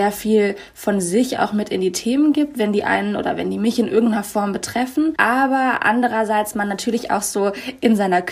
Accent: Cologne, North Rhine-Westphalia, Germany; 26 Jahre alt. Ich wohne in Köln, ich komme auch aus Köln und ich arbeite auch in Köln

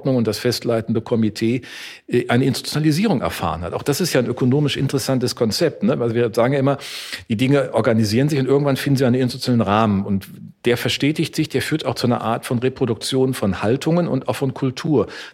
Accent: Neuss, North Rhine-Westphalia, Germany; also born or lived in Düsseldorf; ich bin in Neuss aufgewachsen, ich war in Düsseldorf geboren, was ich jetzt hier verrate, aber in Neuss aufgewachsen

